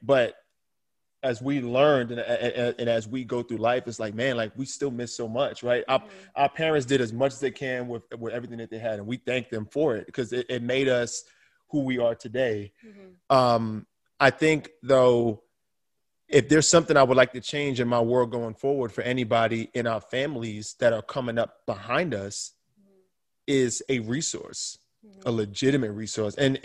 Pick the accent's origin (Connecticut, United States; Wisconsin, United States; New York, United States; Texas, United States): New York, United States; Brooklyn; I mean, I think about even growing up in Brooklyn, New York